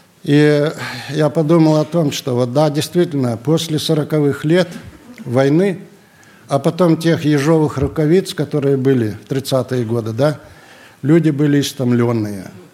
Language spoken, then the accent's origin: Russian; Baidaevka, Kemerovo Oblast, Russia; А в 57-м году уже в Осинниках мы так объединились. Я из Байдаевки был, там осинниковские, которые были исключены из списков.